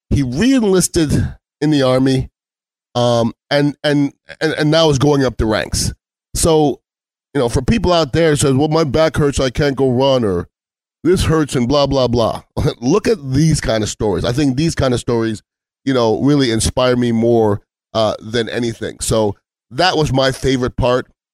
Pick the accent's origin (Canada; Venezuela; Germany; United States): Canada; I'm Canadian, so no Canadian jokes, please.